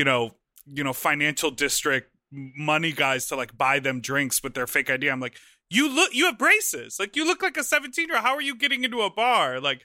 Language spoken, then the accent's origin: English; Illinois, United States; because I grew up outside of Chicago, and I would always think that like the kids who were in Chicago like had so much more life experience